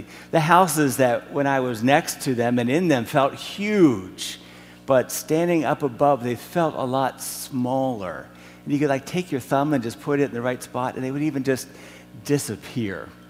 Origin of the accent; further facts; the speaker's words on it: Pennsylvania, United States; I was born and raised in Cumberland County, on the other side of Carlisle. Born and raised at the foot of what they called Elephant Mountain in northern Cumberland County.